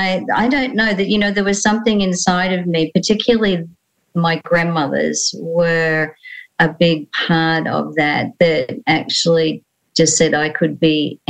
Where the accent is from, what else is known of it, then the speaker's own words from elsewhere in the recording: Sydney, New South Wales, Australia; now in Gold Coast, Australia; I was born in the eastern suburbs in Sydney in a little sea town called Coogee in the 50s, and spent most of my life there up until about 18.